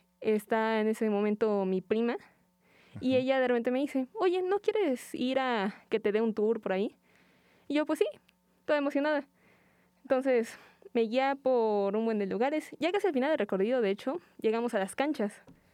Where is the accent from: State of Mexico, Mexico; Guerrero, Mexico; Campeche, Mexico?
State of Mexico, Mexico; also born or lived in Tabasco / Veracruz; De hecho, te comentaba el otro día, he vivido en prácticamente todo México. Nací en Tabasco, me quedé viviendo unos meses ahí.